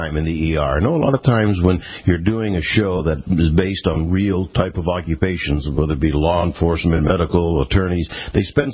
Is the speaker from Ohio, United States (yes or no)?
yes; Cleveland, Ohio, United States; born there; We were both born in Cleveland, Ohio.